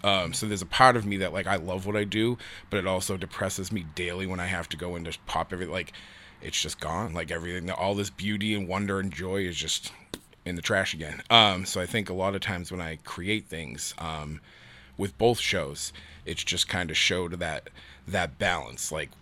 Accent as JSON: {"language": "English", "town": "Boston", "region": "Massachusetts", "country": "United States", "tie": "born or raised there", "said": "I should have been like a longshoreman or a post office worker because I grew up in Southie"}